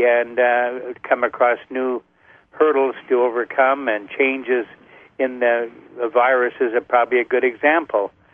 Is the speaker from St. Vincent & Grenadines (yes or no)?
no; Canada; born there; I'm actually a Canadian and U.S. citizen, born in Canada to a U.S. mother. So I have both citizenships.